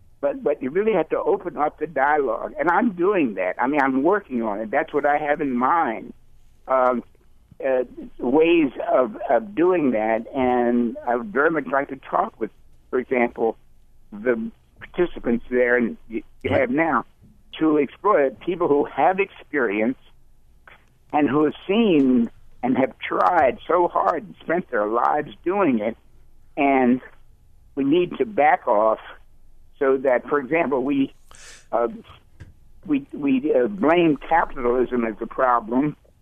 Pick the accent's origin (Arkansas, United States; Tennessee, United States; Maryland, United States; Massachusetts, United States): Maryland, United States; Baltimore; I grew up in West Baltimore and left in 1951 to a career and returned in 86.